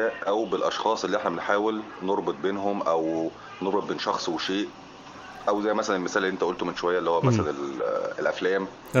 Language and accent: Arabic; El Qanater El Khayreya, Qalyubia, Egypt; now in Dubai, United Arab Emirates; انا من القناطر الخيرية دبي